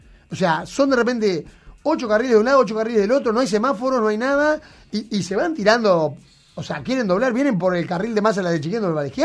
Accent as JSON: {"language": "Spanish", "region": "Montevideo", "country": "Uruguay", "tie": "born there", "said": "Porque yo nací en el Prado"}